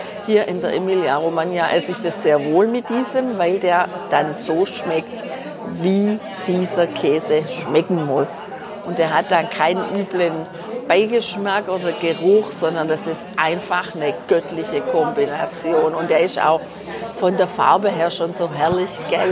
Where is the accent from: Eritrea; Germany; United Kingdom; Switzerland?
Germany; das ist ja nicht anders wie bei uns daheim in Deutschland